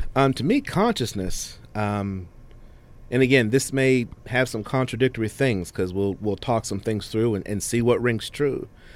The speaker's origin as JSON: {"language": "English", "region": "West Virginia", "country": "United States", "said": "I'm from West Virginia."}